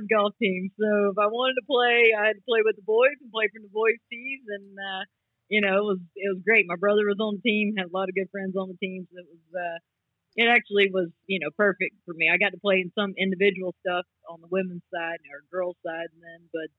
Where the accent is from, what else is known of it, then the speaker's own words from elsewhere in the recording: Myrtle Beach, South Carolina, United States; It was just I grew up in Myrtle Beach area, so you kind of have to play golf.